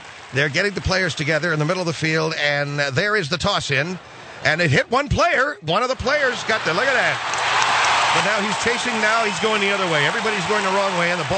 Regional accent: United States; I'm American, and I'm just another schlub that they hired to cover soccer.

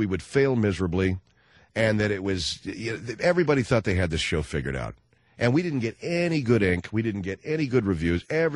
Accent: Arcadia, United States; We had two old people live next door to us when I was growing up in Arcadia.

